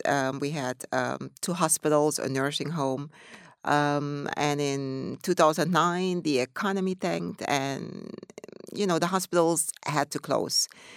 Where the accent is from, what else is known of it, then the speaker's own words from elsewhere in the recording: Netherlands; also born or lived in Suriname; Growing up in the Netherlands